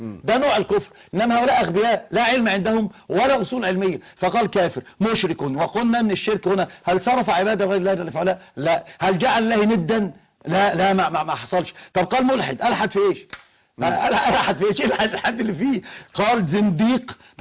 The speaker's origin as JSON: {"language": "Arabic", "country": "Egypt", "said": "يعني هو كان عندنا في مصر أمثال، الأمثال دي حكم نأخذ بها"}